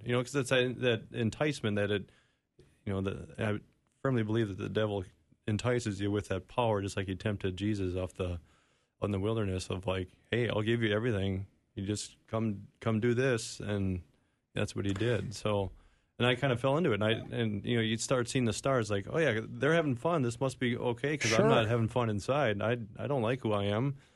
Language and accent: English; St. Paul, Minnesota, United States; St. Paul.